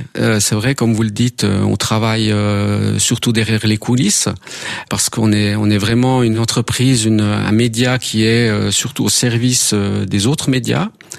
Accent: Bassecourt, Jura, Switzerland; also born or lived in Delémont; Je suis né à Delémont, de parents italiens, et j'ai grandi à Basse-Cour.

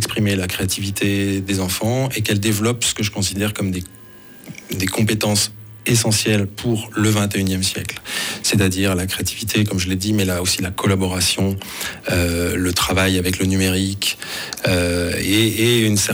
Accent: France; Donc en tant que Français, je considère que l'école suisse est de loin préférable à l'école française.

